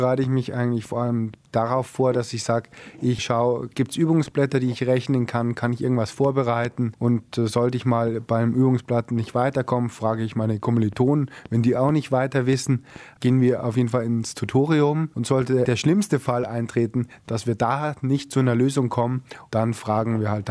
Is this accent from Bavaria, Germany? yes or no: yes; Munich, Bavaria, Germany; moved away; Wenn ich das mit München, da wo ich herkomme, vergleiche, dann muss ich nicht eine halbe Stunde in der S-Bahn sitzen